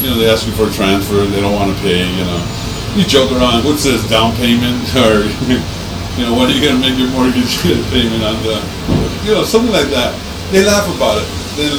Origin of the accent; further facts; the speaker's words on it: Los Angeles, California, United States; now in San Francisco, United States; I've been here since 1970. I'm originally from Los Angeles. I think I got up here when they were building BART, when Market Street was a shamble.